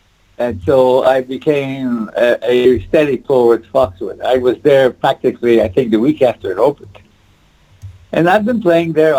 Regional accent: Quebec, Canada; And I originally come from Canada. I'm both Canadian and American. I grew up in a small French-Canadian town about 50 miles northeast of Montreal.

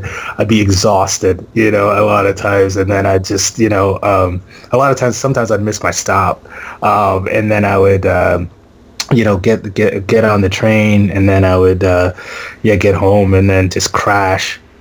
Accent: Scotland, United Kingdom; moved away; also born or lived in Zimbabwe / Texas; I was born in Zimbabwe, lived there for 2 years, went to Scotland, lived there for about 7 years. I did go back to Zimbabwe when I was 9 years old for like 9 months

